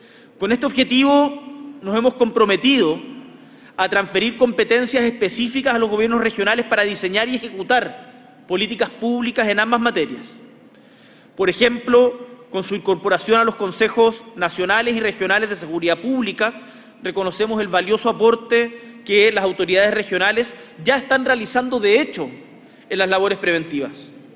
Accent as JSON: {"language": "Spanish", "town": "Punta Arenas", "region": "Magallanes", "country": "Chile", "said": "yo que vengo de Punta Arenas"}